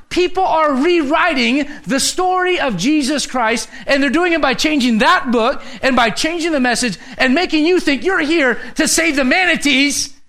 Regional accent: Puerto Rico; I know I came from Puerto Rico

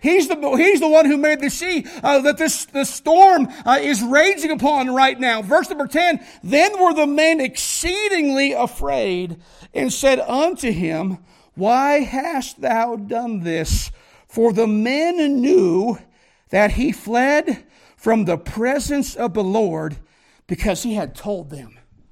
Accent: South Bend, Indiana, United States; also born or lived in Ohio; I am from South Bend, Indiana. I graduated from National Trail High School in New Paris, Ohio.

